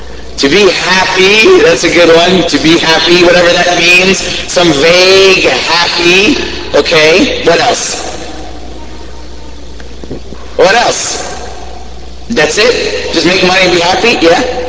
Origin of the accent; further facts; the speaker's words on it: Washington, District of Columbia, United States; I'm coming from Washington, D.C., the capital of America.